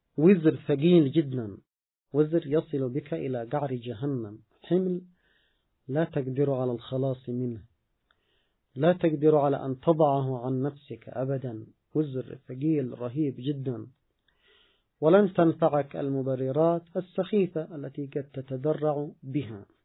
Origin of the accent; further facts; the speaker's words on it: Yemen; نحن كشعب يمني وكأمة مسلمة